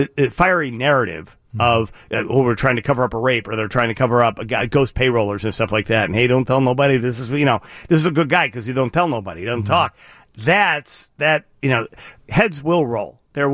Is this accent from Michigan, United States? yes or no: no; Chicago, Illinois, United States; But it's just, as a Chicagoan, it makes me happy.